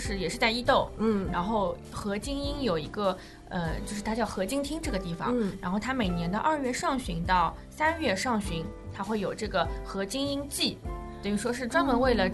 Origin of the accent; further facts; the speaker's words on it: China; 还是比较能让我们中国人接受的